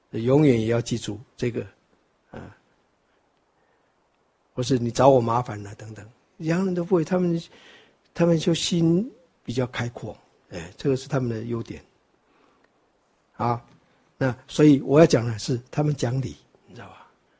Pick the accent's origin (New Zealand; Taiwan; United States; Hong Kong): Taiwan; 我们当然是娶我们台湾人嘛